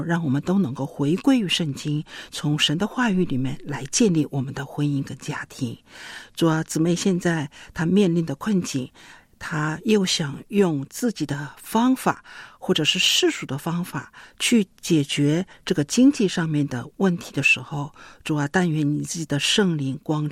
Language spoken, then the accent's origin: Chinese; China; 我们中国人是非常非常注重这个传统的礼节